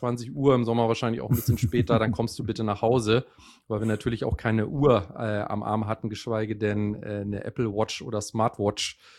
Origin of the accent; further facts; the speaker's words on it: Maschen, Lower Saxony, Germany; Und bin aufgewachsen im Maschen, das ist südlich von Hamburg und hinterm Deich sozusagen aufgewachsen.